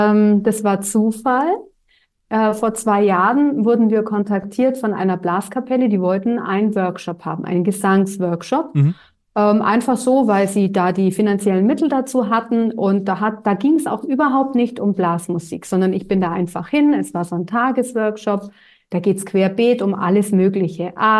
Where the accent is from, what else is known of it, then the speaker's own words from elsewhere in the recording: Augsburg, Bavaria, Germany; Ja, ich komme aus Augsburg.